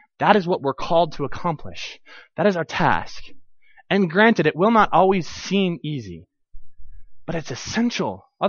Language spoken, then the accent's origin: English; Texas, United States; It's like I have to stop being a Texan and start being a Christian or something.